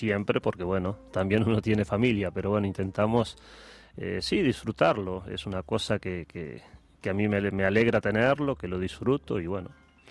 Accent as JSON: {"language": "Spanish", "region": "Rivera", "country": "Uruguay", "tie": "born or raised there", "said": "soy nacido en Rivera y, bueno, hice baby fútbol y, bueno, juveniles y mayores"}